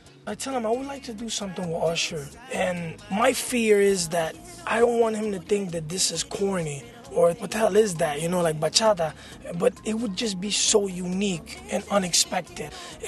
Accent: Bronx, New York, United States; first language Spanish; English is a second language; So my strength is really more in Spanish. You know, even though I live and I was born and raised in the States, you know, in the Bronx, in Spanish, I get my point across.

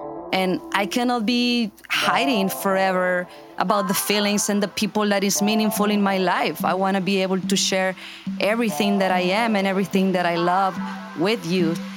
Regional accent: Monterrey, Nuevo León, Mexico; I'm from Monterrey, Mexico, and I do hip-hop in Spanish. I started doing music in my hometown, Monterrey, Mexico, which has been one of the biggest cities for music in Mexico and also primarily for hip-hop.

